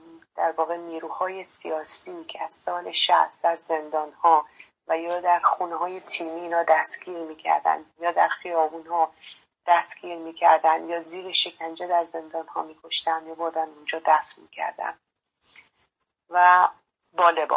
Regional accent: Khorramabad, Lorestan, Iran; مادرم به همراه جمعی از فامیل به شهر خودمون خرم‌آباد رفتن

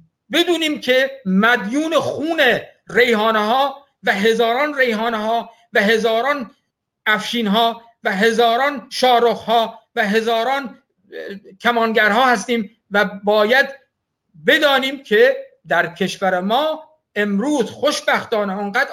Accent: Ahvaz, Khuzestan, Iran; در اهواز و اینها که دیگه در واقع زادگاه من و جایگاه من و پایگاه من بودن. اهواز و هفتپه و شوش و در واقع سایر شهرستان‌های خوزستان.

